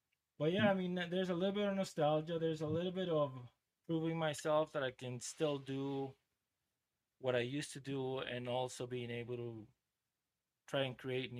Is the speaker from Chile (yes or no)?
yes; Chile; English is a second language; now in United States; Yeah, so I was born in Chile in South America. I lived there until 2001, and then I moved to the U.S. Basically, I moved to Charleston, which is in South Carolina. I didn't know any English whatsoever